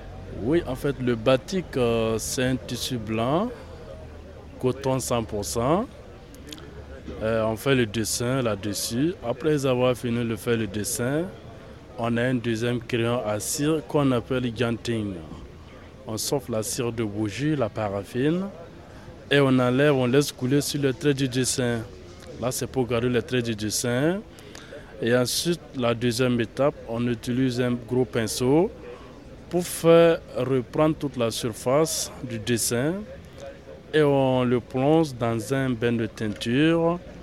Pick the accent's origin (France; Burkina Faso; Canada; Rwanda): Burkina Faso; Moi, je viens de Burkina Faso.